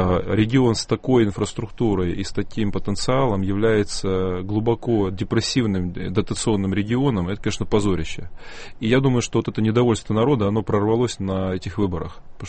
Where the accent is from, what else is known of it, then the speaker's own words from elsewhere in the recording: Altai Krai, Russia; У меня много друзей в Кузбассе, я же сам с Алтая, мы земляки, соседи.